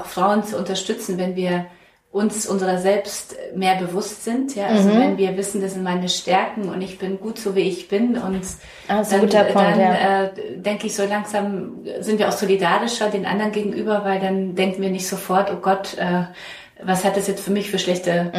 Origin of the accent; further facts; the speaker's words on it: Poland; ich komme aus Polen